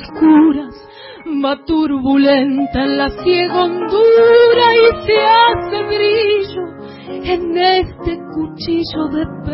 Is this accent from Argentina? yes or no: yes; Córdoba, Argentina; en mi querida casa de la provincia de Córdoba, de ahí de donde soy yo.